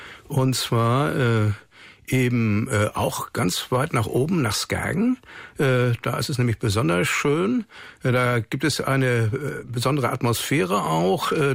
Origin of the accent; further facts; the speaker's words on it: Kiel, Schleswig-Holstein, Germany; Ja, ich bin ja nun ursprünglich ein Nordlicht. Ich komme aus Kiel, und Kiel ist ja auch nicht weit weg von Dänemark.